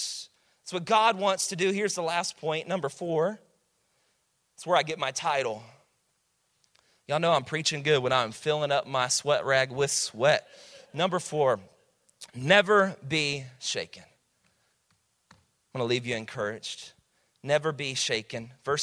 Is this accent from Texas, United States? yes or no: yes; Mesquite, Texas, United States; I'm telling you, man, we played dirty where I grew up in Mesquite, Texas.